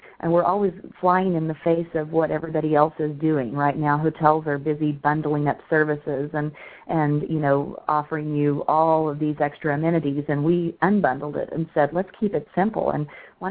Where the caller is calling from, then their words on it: Charlotte, North Carolina, United States; Well, I'm actually calling from the Charlotte Airport this morning North Carolina.